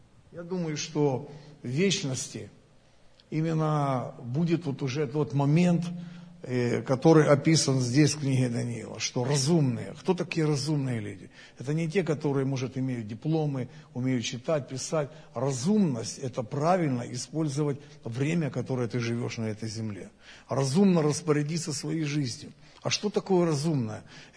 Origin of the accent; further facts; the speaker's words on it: Ukraine; я сам с Украины.